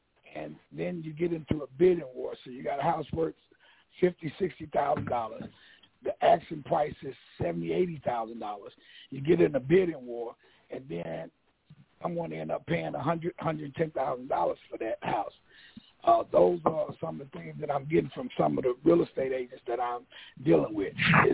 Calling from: Griffin, Georgia, United States; I'm calling from Griffin, Georgia, right outside of Atlanta.

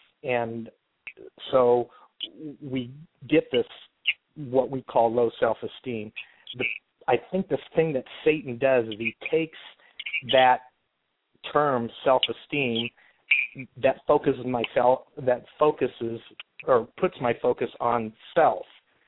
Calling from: Anaheim, California, United States; I'm calling from Anaheim.

